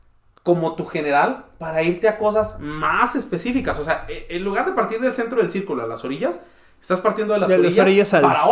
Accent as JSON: {"language": "Spanish", "town": "Ramos Arizpe", "region": "Coahuila", "country": "Mexico", "said": "no, la neta, yo soy de Ramos, güey"}